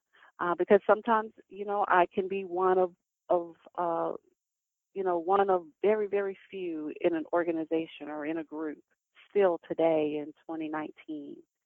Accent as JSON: {"language": "English", "town": "Jackson", "region": "Mississippi", "country": "United States", "tie": "born or raised there", "said": "Jackson, Mississippi, where he helped to establish the chemistry department at Tougaloo College, right, my hometown."}